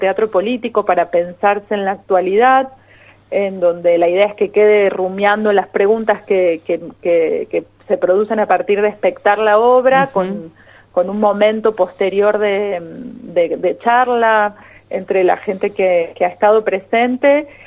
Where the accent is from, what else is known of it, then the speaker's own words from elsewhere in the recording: Mendoza, Argentina; la vivencia que hemos tenido como comunidad, como pueblo mendocino en defensa del agua.